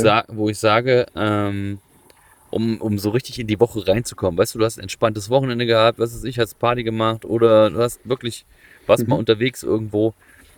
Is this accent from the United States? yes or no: yes; Iowa, United States; aus Iowa in den USA